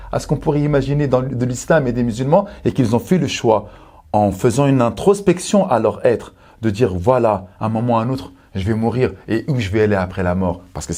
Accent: France; j'ai grandi en France, ou parce que j'ai grandi à la cité, ou parce que j'ai grandi dans un environnement

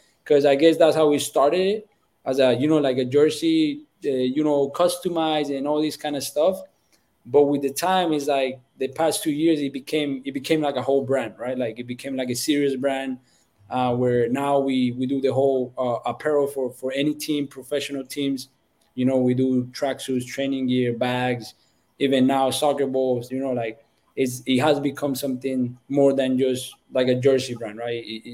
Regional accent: Colombia; So I look into my roots, into the Colombian roots, because I'm Colombian.

